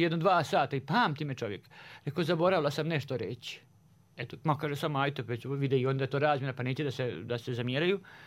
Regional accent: Banja Luka, Republika Srpska, Bosnia & Herzegovina; Pa ja sam iz Banja Luke, ko mene traži u Bijeljni?

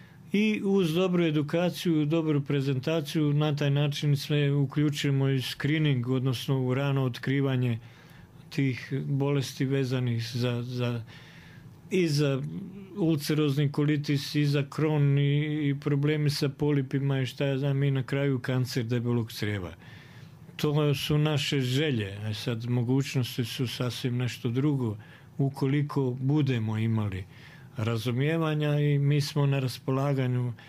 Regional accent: Foča, Republika Srpska, Bosnia & Herzegovina; Eto, to je slučajno moj zavičaj, pa onda još više tako veže me i emotivno.

